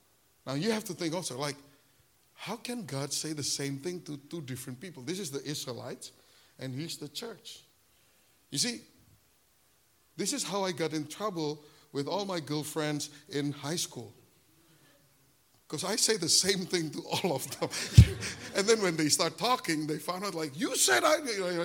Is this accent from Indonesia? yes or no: yes; Bandung, West Java, Indonesia; 1992, when I started our church in Bandung, after 12 years being away from Indonesia, I came back to my hometown and did a crusade in Bandung.